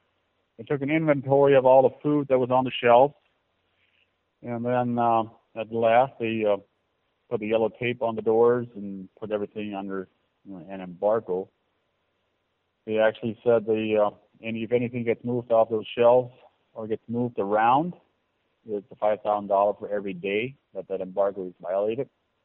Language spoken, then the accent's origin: English; Ohio, United States; now in Wisconsin, United States; we grew up Amish, both me and my wife, and we left the Amish faith about 5 years ago. We moved out from Ohio, bought this 157 acres here in Wisconsin